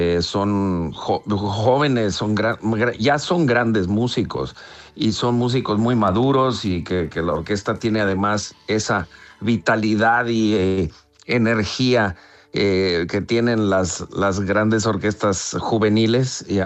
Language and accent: Spanish; Mexico; Yo mismo soy de México.